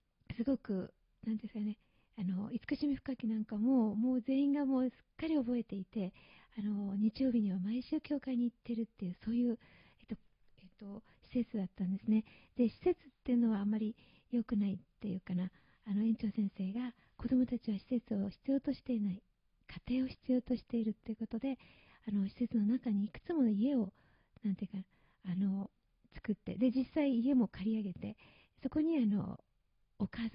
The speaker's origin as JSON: {"language": "Japanese", "region": "Gifu", "country": "Japan", "tie": "born or raised there", "said": "1週間お休みしたんですけども、ふるさとの方の岐阜の方でコンサートをしてきました"}